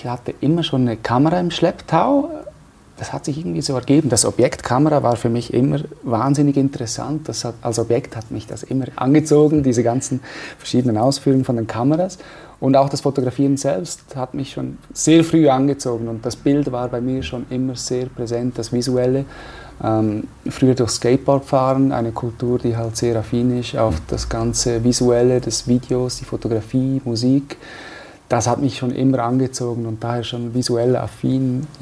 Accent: Graubünden, Switzerland; in Engadin aufgewachsen, geboren und lebe hier.

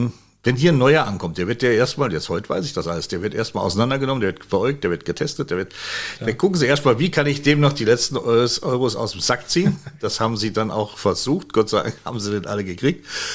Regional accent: Moers, North Rhine-Westphalia, Germany; in Moers, in meiner alten Heimat

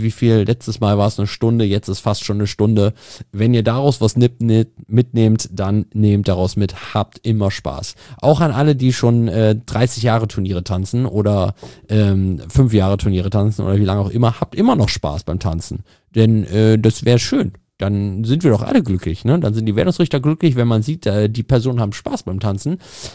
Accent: Lichtenberg, Germany; born or raised there

